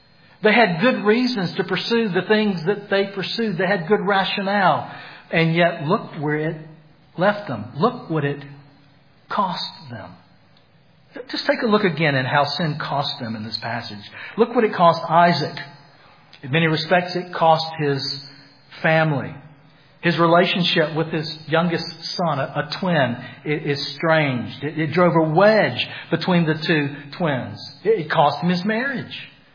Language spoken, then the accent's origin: English; Greenville, United States; born or raised there